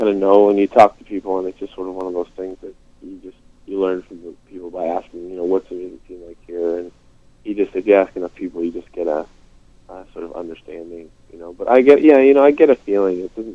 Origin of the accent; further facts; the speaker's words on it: Dartmouth, Nova Scotia, Canada; My hometown, Dartmouth. I'm at home.